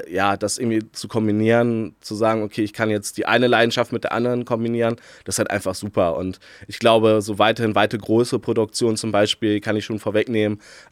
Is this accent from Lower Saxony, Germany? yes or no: yes; Hildesheim, Lower Saxony, Germany; Tatsächlich komme ich aus Hildesheim, aber pendel immer jetzt zwischen Hildesheim und Hannover während der Ausbildung noch und bin aber hier zur Schule gegangen tatsächlich.